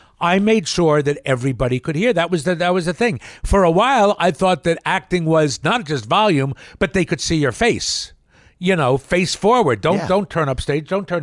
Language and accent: English; Yardley, Pennsylvania, United States; also born or lived in Trenton; I grew up in Yardley, Pennsylvania. Well, born in Trenton